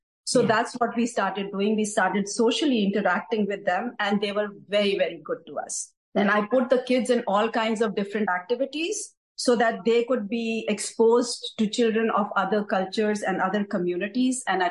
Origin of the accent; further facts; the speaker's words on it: India; now in United States; proud Indian as well. So I do make an effort to, you know, Indianize or let the Americans know that I am Indian and I have my Indian beliefs.